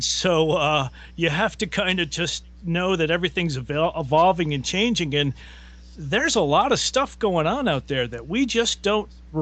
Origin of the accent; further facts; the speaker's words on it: Pennsylvania, United States; now in New Jersey, United States; Actually, I grew up in Pennsylvania. Yeah, in the Pocono Mountains, where that guy was able to elude the police for a long time.